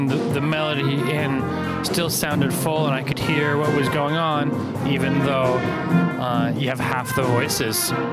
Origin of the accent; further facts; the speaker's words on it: Montreal, Quebec, Canada; I'm from Montreal, Quebec. I'm a drummer. Lives in Montreal and New York